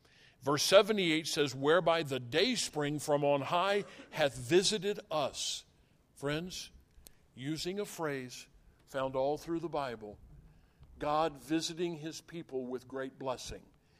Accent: United States; At 66 years old, and being an American, my life has not been filled with great events

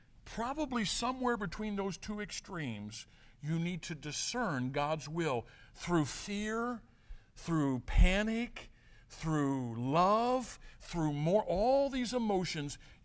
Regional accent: Midwest, United States; I'm about as much East Coast as I am left coast. I'm a Midwesterner.

